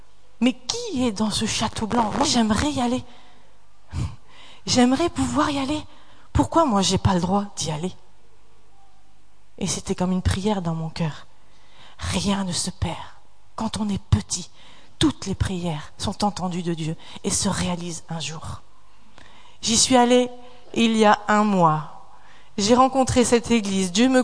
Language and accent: French; Attiches, Hauts-de-France, France; quand j'étais petite, j'habitais à Attiche et j'allais au collège de Thumerie.